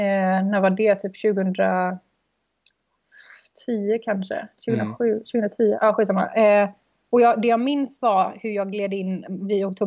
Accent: Gothenburg, Västra Götaland County, Sweden; bestämde mig för att flytta tillbaka till Göteborg då, min hemstad.

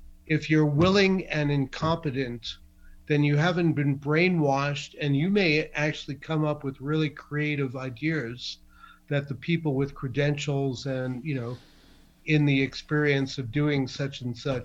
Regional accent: New York City, New York, United States; Jewish immigrant kid, first generation born in the U.S. of Polish and Russian Jewish immigrants, growing up in New York City, Brooklyn, then Flushing, Queens

